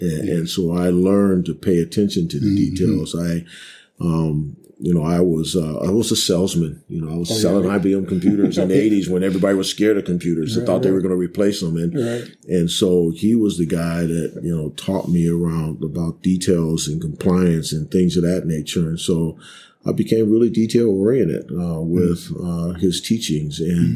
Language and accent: English; Cleveland, Ohio, United States; And I think it was because I was from Cleveland.